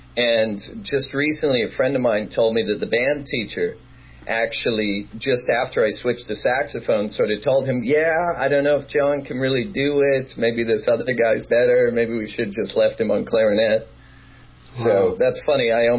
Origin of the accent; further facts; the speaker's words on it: Kemmerer, Wyoming, United States; I grew up in Kemmer, Wyoming.